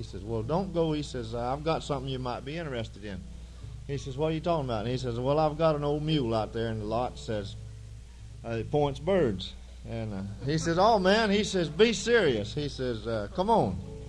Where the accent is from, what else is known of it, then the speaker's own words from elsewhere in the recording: Georgia, United States; now in West Palm Beach, United States; I'm originally from Georgia. I've lived down around West Palm Beach for a long time now